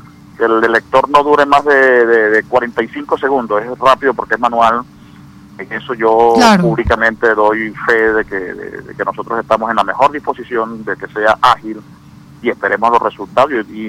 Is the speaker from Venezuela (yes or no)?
yes; Venezuela; porque al final somos venezolanos.